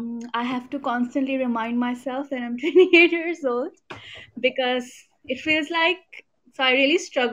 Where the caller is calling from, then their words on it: Pakistan; So I'm from Pakistan. It's in Southeast Asia.